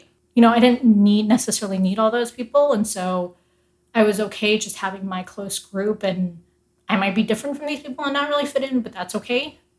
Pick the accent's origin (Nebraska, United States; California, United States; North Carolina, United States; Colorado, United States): Colorado, United States; Because I had all these great friends growing up in Colorado, and I maintained such a close connection with them. And then all of a sudden, I moved to this place, and I feel like I couldn't make a connection with anybody.